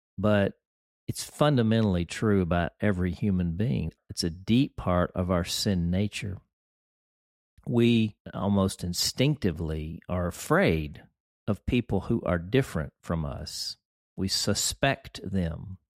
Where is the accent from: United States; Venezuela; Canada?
United States; Deep South; You know, I grew up in the Deep South, and I grew up in a family that was decidedly, like, not prejudiced.